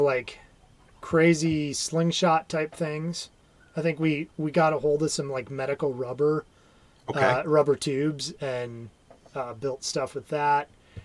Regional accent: DeForest, Wisconsin, United States; Yeah, I grew up near Madison, Wisconsin, in a little town called DeForest.

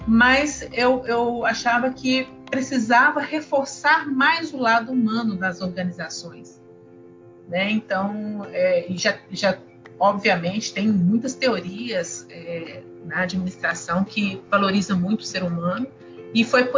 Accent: Minas Gerais, Brazil; now in Pará, Brazil; sou mineira, mas há algum tempo eu já moro aqui no Pará, gosto muito aqui do Pará

